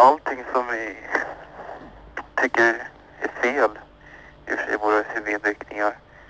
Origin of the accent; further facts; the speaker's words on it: Vallentuna, Stockholm County, Sweden; Jag är från Vallentuna